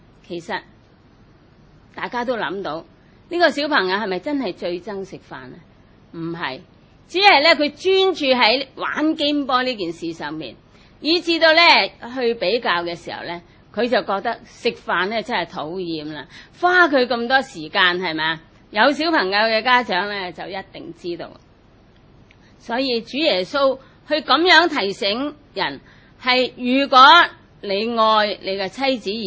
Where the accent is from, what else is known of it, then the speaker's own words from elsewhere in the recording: China; 那我们中国人呢，父母呢是属于上一辈